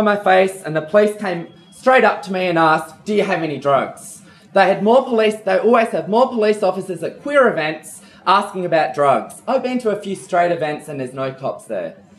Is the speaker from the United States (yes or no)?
no; Adelaide, South Australia, Australia; And in 1972, in my hometown of Adelaide